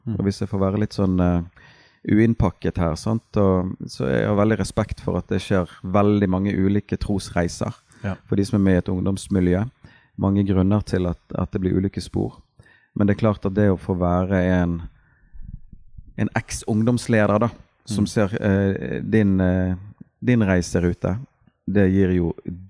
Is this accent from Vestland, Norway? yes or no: yes; Bergen, Vestland, Norway; Jeg har akkurat blitt 44. Det skjedde 4. januar. Ja, jeg har vært bergenser hele livet. Først 2 år i Fjellveien, 3 år i Åsane.